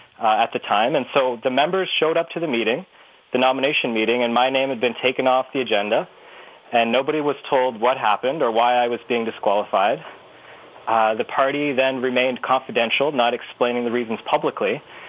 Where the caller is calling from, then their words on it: Ontario, Canada; I'm calling from Ormadonte in Simcoe North.